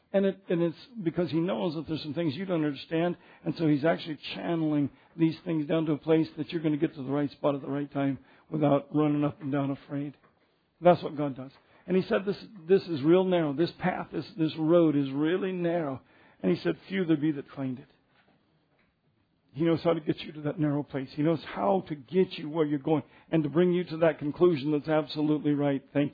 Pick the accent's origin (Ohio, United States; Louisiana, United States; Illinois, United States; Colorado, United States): Colorado, United States; Denver; And I grew up in Denver, so I'm thinking, well, there's a cow here at the gate mooing.